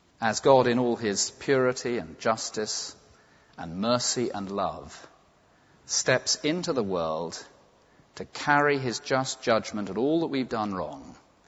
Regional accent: England, United Kingdom; because I'm English and it would embarrass me too much

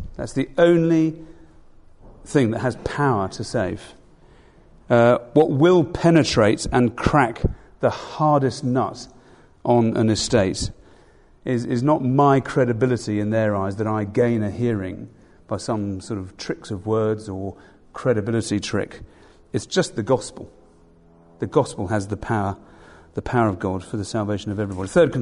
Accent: Wimbledon, London, United Kingdom; I was brought up in Wimbledon originally, and although I was converted in Tooting

